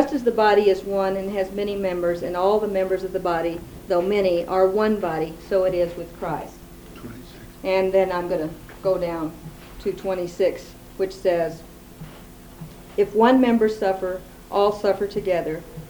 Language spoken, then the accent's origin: English; Chicago, Illinois, United States; We're coming out, we are from Chicago.